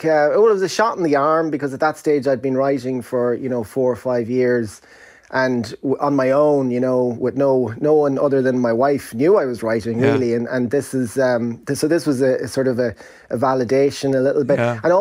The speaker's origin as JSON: {"language": "English", "country": "Ireland", "tie": "born or raised there", "said": "growing up in Ireland"}